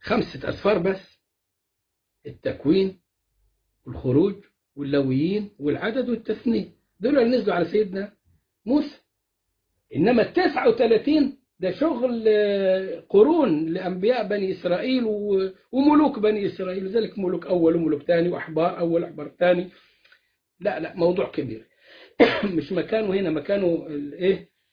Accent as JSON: {"language": "Arabic", "country": "Egypt", "said": "الأرثوذكس دول عندنا في مصر وشوية في الصرب"}